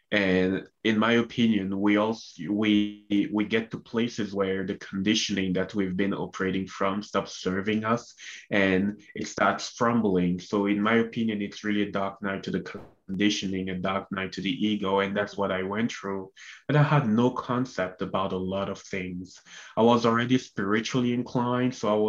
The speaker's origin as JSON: {"language": "English", "country": "Cameroon", "tie": "born or raised there", "also_born_or_lived": "Canada", "moved": "as an adult", "said": "I was born and raised in Cameroon, Central Africa. My dad is from West Africa, and he met my mom in Cameroon, decided to stay there. So I was born and raised there until I was 24."}